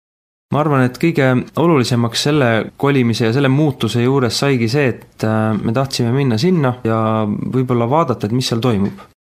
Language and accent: Estonian; Haapsalu, Lääne County, Estonia; Haapsalu piirkond, see Läänema piirkond nii, eks ole, mina olen sealt pärit ja see kuidagi armas on.